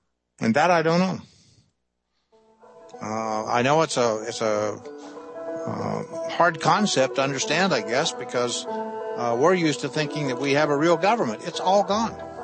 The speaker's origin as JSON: {"language": "English", "region": "Kansas", "country": "United States", "said": "I'm a hick from Kansas, farm boy. Not too smart."}